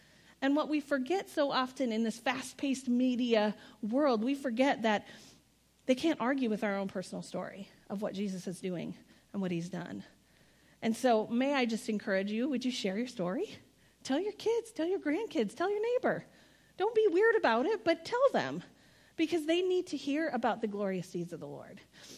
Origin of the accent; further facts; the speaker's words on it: Iowa, United States; I came from Iowa, okay?